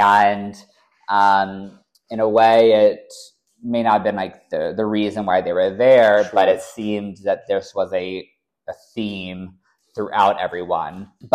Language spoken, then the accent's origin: English; Cincinnati, Ohio, United States; So I grew up in Cincinnati, Ohio. And even from a very young age, I was always interested in fashion, in Hollywood.